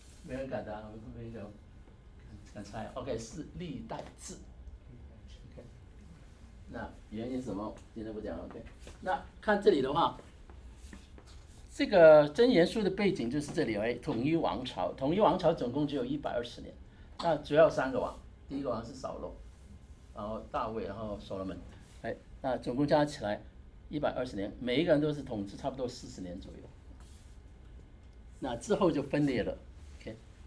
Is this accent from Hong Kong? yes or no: yes; Hong Kong; Chinese is a second language; 我是香港来的，所以我都不懂话，我的国语都有一些腔啊。我是那个腔，是这个腔。